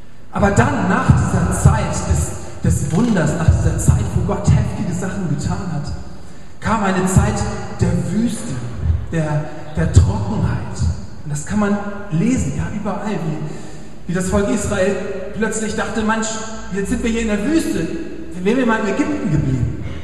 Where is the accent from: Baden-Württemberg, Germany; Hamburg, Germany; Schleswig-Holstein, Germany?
Hamburg, Germany; Ich bin aufgewachsen in Hamburg, in einem Vorort, der heißt Poppenbüttel. Lustiger Name, ich weiß. Ja, ich komme also aus Poppenbüttel